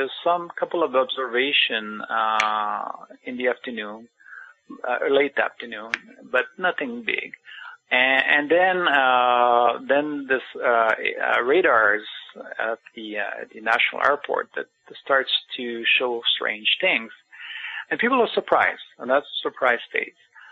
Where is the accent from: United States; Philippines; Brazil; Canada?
Canada; oh no, I'm Canadian